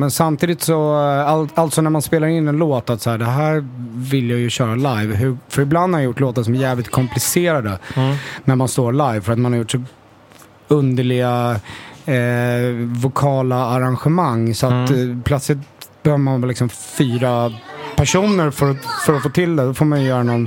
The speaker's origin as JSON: {"language": "Swedish", "town": "Stockholm", "region": "Stockholm County", "country": "Sweden", "said": "men vadå, jag är verkligen stockholmare"}